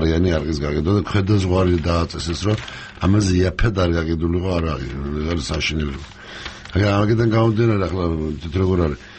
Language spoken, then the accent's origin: Georgian; Abkhazia, Georgia; მე თან აფხაზეთიდან ვარ